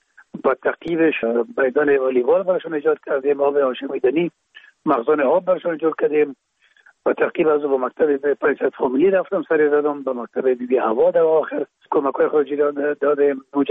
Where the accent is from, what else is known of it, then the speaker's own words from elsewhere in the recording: Kabul, Afghanistan; چون پدر ما باز از رکخانه به شهید انتقال شدن، موجه در شهید کابل به دنیا آمده و موجه مکتب خواندیم